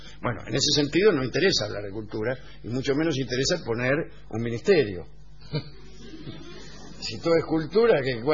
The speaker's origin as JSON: {"language": "Spanish", "region": "San Salvador", "country": "El Salvador", "said": "de San Salvador, tengo 22 años"}